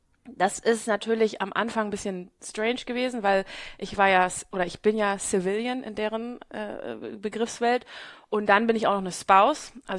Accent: Hamburg, Germany; Ich bin gebürtige Hamburgerin und bin schon meine ganze Jugend und mein ganzes Erwachsenenalter hier in Hamburg gewesen. Und dann habe ich geheiratet, einen Amerikaner, und bin in den Süden gezogen, in den Süden Deutschlands.

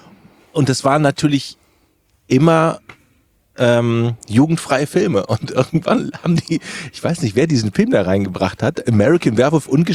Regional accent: Ratingen, North Rhine-Westphalia, Germany; in meiner Heimatstadt Ratingen.

